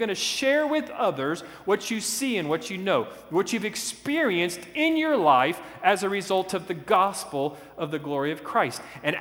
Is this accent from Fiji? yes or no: no; the South, United States; accent: southern; I'm going to read this from my southern accent, okay?